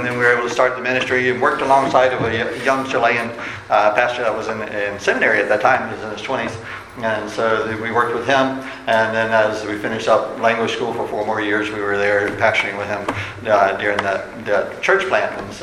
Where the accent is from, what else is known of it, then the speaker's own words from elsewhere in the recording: Raleigh, North Carolina, United States; we're from Raleigh, North Carolina, our sending church, New Baptist Church, to a city of 7 million people